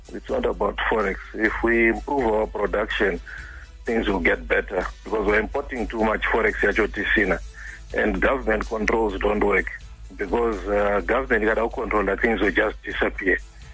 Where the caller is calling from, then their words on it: Zimre Park, Mashonaland East, Zimbabwe; I'm calling from Zimri Park.